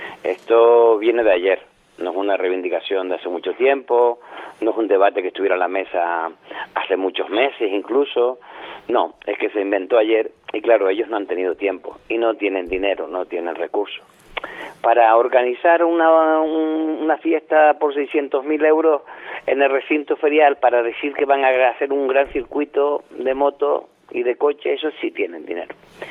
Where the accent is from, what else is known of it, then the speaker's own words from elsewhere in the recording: Canary Islands, Spain; Yo soy canario hasta las trancas.